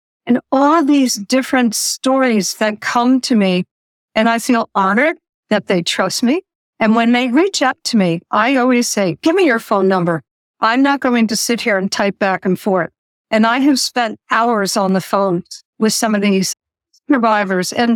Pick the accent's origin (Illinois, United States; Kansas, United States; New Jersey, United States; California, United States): New Jersey, United States; I have been chased down the street by cars full of guys growing up in New Jersey, right outside of New York City.